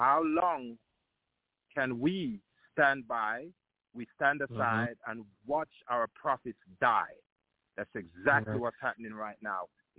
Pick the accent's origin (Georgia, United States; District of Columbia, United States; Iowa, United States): Georgia, United States; Atlanta; from Atlanta.